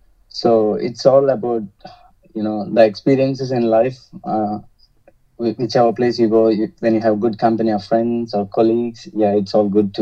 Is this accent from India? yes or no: yes; Telangana, India; moved away as an adult; now in Australia; I was born and brought up in Telangana, a southern state in India, and migrated to Australia in 2014 to study as an international student.